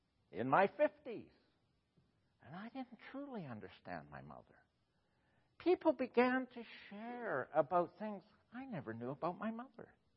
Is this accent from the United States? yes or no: no; Scotland, United Kingdom; I realized Chinese beat themselves up as badly as Scottish people beat themselves up. We have something in common. We think we're guilty.